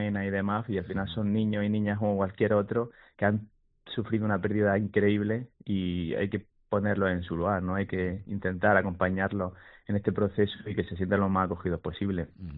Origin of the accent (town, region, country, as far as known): Motril, Andalusia, Spain